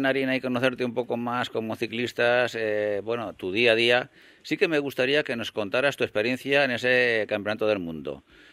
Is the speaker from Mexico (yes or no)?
no; Agramón, Castilla-La Mancha, Spain; cuando yo estoy en mi pueblo, que es una pedanía de Ellín, que se llama Agramón